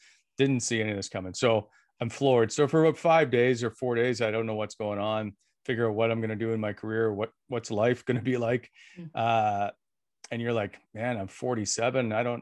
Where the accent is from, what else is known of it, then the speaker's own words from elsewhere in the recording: Fredericton, New Brunswick, Canada; I grew up in Fredericton, by the way. So Halifax wasn't that far.